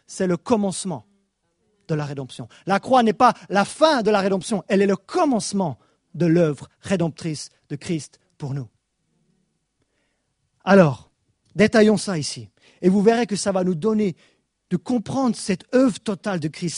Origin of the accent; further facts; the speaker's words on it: Switzerland; Vous savez, moi j'ai grandi en Suisse, on n'a pas l'habitude de faire des sacrifices dans ma culture.